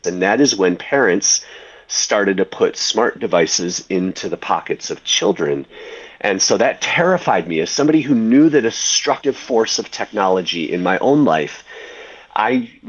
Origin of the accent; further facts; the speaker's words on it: Michigan, United States; I'm from Michigan. If your listeners are familiar at all with the states, we're kind of up there with Canada, kind of shaped like a hand.